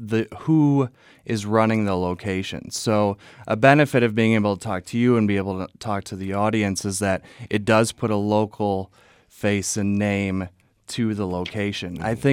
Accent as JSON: {"language": "English", "town": "Grand Rapids", "region": "Michigan", "country": "United States", "said": "It's actually, it's a Grand Rapids area code. I'm from Grand Rapids originally."}